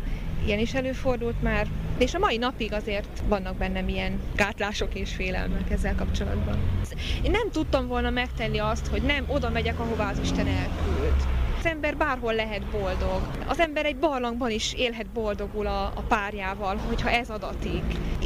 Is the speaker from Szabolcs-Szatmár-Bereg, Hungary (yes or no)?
yes; Vásárosnamény, Szabolcs-Szatmár-Bereg, Hungary; moved away; egy kisvárosban nőttem fel, ahol minden nagyon szép, nekem legalábbis nagyon szép, vásárosnemény.